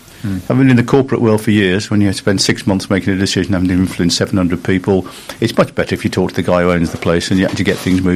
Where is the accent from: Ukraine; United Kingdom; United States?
United Kingdom; West Bromwich, West Midlands; But basically, I'm hail from West Bromwich. I'm a West Bromwich Albion supporter.